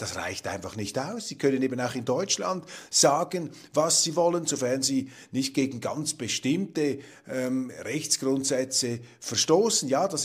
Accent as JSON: {"language": "German", "country": "Switzerland", "said": "Ich als Schweizer, als Außenstehender"}